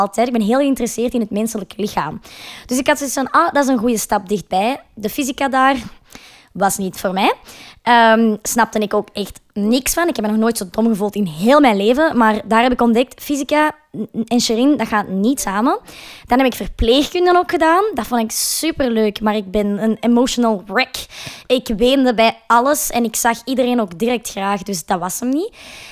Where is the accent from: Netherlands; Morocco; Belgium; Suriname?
Belgium; Edegem, Flanders; now in Antwerp, Belgium; Mijn mama woont wel nog waar ik ben opgegroeid, in Edegem. Maar ik ben zelf naar de grote stad vertrokken. Ik woon in Antwerpen.